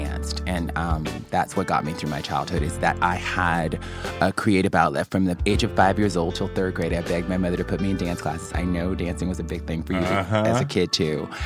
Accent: Mobile, Alabama, United States; I grew up in Mobile, Alabama. I was very feminine growing up.

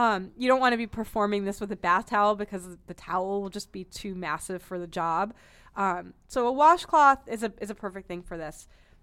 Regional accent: Boston, Massachusetts, United States; I'm from Boston.

